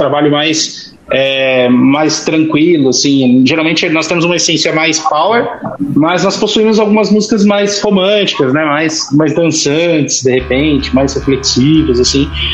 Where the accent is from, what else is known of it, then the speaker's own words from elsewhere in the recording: São Paulo, Brazil; Eu sou do interior de São Paulo, então, assim, é um festival mais próximo que tinha da minha região antes de mudar pra São Paulo